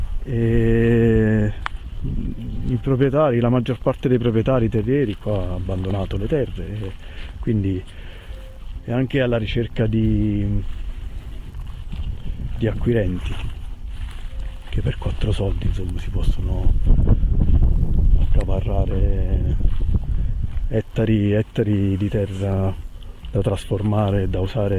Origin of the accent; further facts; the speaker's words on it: Cassano Irpino, Campania, Italy; L'azienda si chiama Superterra, ha sede a Cassano Irpino, che è il mio paese.